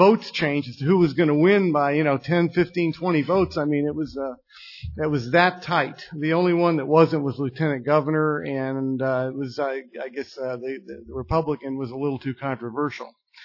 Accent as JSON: {"language": "English", "town": "Hillside", "region": "Illinois", "country": "United States", "tie": "born or raised there", "also_born_or_lived": "Kankakee", "said": "Illinois is my birth state. I was born in Kankakee. I grew up in Hillside, not too far from here."}